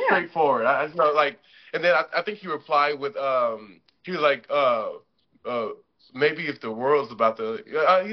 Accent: Dallas, Texas, United States; So that's a stigma that sticks with us. Plus, I'm from Dallas.

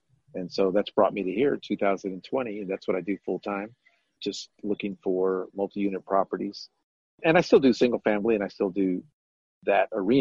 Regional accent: San Antonio, Texas, United States; also born or lived in Las Vegas, United States; I'm originally from San Antonio. I'd been born and raised here. And then in 2009, I moved to Las Vegas for real estate opportunity.

